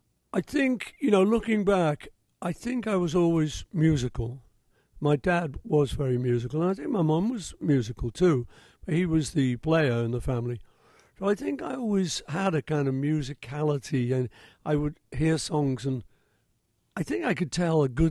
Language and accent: English; Liverpool, North West England, United Kingdom; You know, when you're a kid growing up in Liverpool, and I suspect it's the same anywhere in America